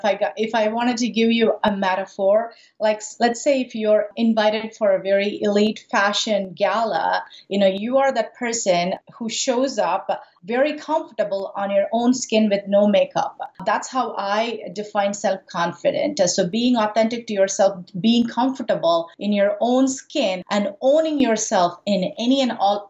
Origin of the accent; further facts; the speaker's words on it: Madurai, Tamil Nadu, India; So I'm originally from India. To be more specific, I'm from South India, from a city called Madurai. It's really famous for a very beautiful and ancient temple called Meenakshi Temple. You know, that's where I was born. I was raised in South India for pretty much all my life until I finished my college.